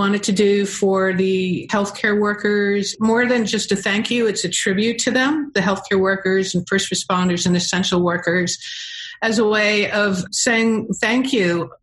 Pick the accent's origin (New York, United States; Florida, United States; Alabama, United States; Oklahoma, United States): New York, United States; New York City; I'm a New Yorker, and I grew up in teeny little apartments.